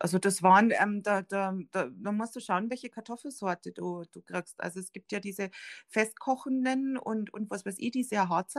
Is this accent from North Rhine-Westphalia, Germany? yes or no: no; Rosenheim, Bavaria, Germany; now in Waging am See, Germany; Nein, ich bin keine Münchnerin. Also zur Not bin ich noch Rosenheimerin und jetzt bin ich Waggingerin.